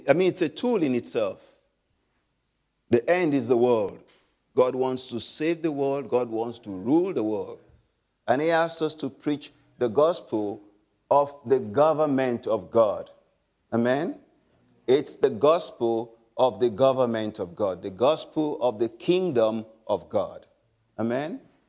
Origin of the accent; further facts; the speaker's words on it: Nigeria; moved away as an adult; also born or lived in Egypt; now in Minden, Germany; I'm originally from Nigeria. I used to be a missionary in Egypt. I worked there with my wife for about 9 years in Egypt. Then we moved to Germany about 11 years ago. We live in Minden.